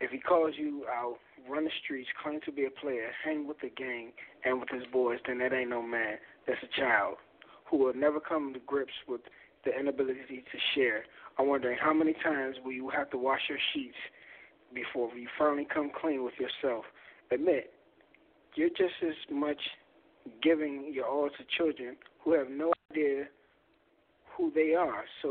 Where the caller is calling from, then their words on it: Washington, District of Columbia, United States; I'm calling from Washington, D.C.